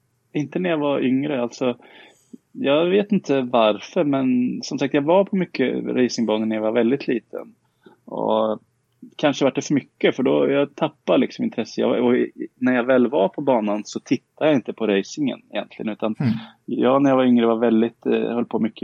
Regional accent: Karlskoga, Örebro County, Sweden; Jag är uppvuxen i Karlskoga

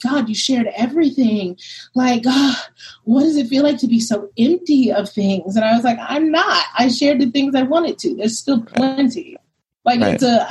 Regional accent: Harlem, New York, United States; also born or lived in Brooklyn; I mean, like, I'm from Brooklyn, originally grew up in Harlem, and like, you know, the schools I went to were a little rough, you know, maybe.

